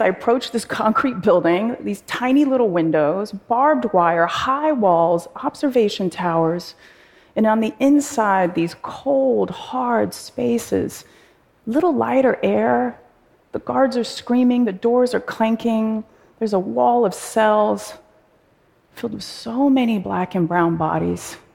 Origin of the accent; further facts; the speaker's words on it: Oakland, California, United States; a program in a high school in my hometown of Oakland.